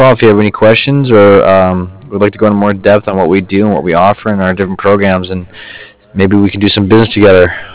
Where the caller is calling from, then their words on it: Cardiff, Wales, United Kingdom; I'm calling from Cardiff.